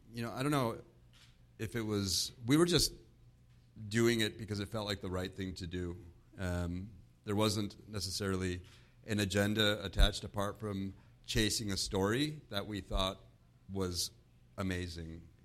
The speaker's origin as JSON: {"language": "English", "town": "Toronto", "region": "Ontario", "country": "Canada", "tie": "born there", "said": "I was born in Toronto."}